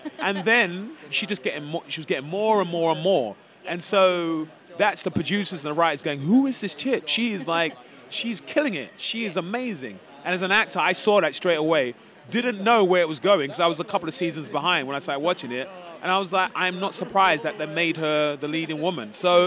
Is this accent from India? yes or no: no; United Kingdom; I think it'd be great if he turned up in the real world as a Brit, you know?